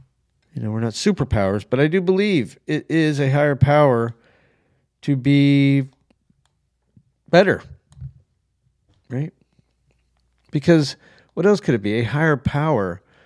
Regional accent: New Mexico, United States; And of course, one of the people I grew up with in New Mexico, you know, had to go in there and start bad mouthing me.

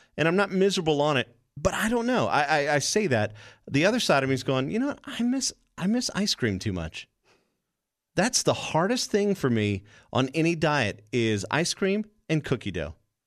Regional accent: Louisiana, United States; You have to understand, I'm Cajun, and pretty much everything is heart attack on a plate, and it's all fantastic.

